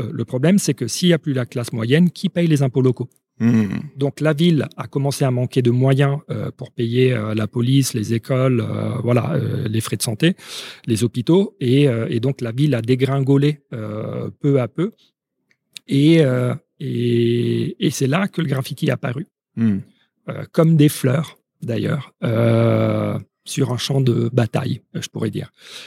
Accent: Rome, Lazio, Italy; moi, j'ai grandi à Rome, en Italie.

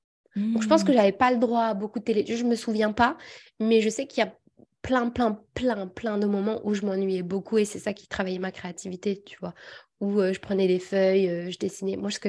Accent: Ouarzazate, Drâa-Tafilalet, Morocco; Alors, moi, je suis de Ouarzazate, je suis un peu plus loin, mais on a une maison à Ouarzazate

